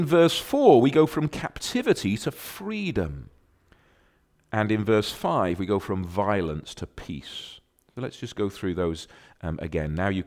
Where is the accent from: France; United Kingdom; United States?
United Kingdom; Clydach, Wales; I'm from Swansea. And then afterwards I might say, well, really, I'm from Clydach, but you don't know where Clydach is, do you?